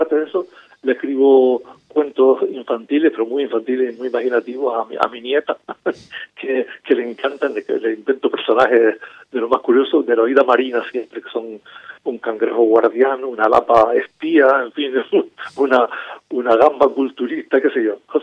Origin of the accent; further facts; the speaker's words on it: Fasnia, Canary Islands, Spain; Yo soy natural de Fania, en Santa Cruz, en la provincia de Tenerife, y ahí en ese pueblo pequeño que se parece un poco a Wim en el sentido de que es sureste, de que es ventoso